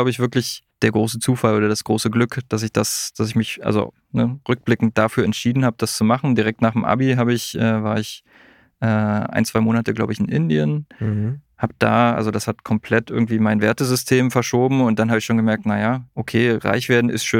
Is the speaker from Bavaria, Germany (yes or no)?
no; Wittenberg, Saxony-Anhalt, Germany; Ursprünglich komme ich aus der Lutherstadt Wittenberg, bin dort groß geworden, habe BWL studiert